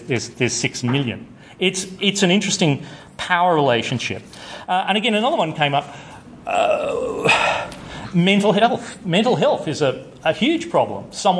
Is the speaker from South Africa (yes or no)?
no; Adelaide, South Australia, Australia; Bear in mind that I'm from Adelaide originally.